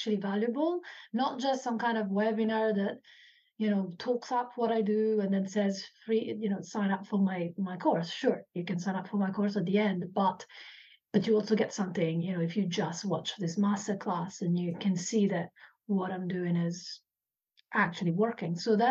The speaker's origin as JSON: {"language": "English", "country": "Italy", "also_born_or_lived": "United Kingdom / Ireland", "moved": "yes", "lives_now": "New Zealand", "said": "I'm originally from Italy. Lived in the UK as well and Ireland. So I've been country hopping, if you like."}